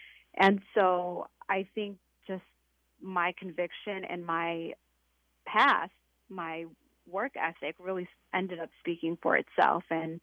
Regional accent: United States; And I'm an American and I believe in all these same values

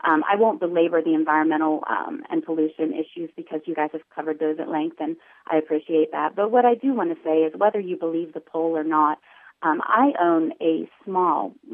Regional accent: Waynesburg, Pennsylvania, United States; I lived there in Waynesburg, Pennsylvania, when it happened in my hometown.

